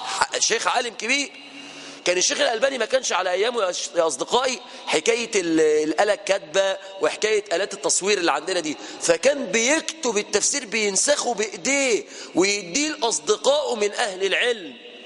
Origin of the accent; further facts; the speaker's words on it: Mansoura, Dakahlia, Egypt; انا من اهل المنصوره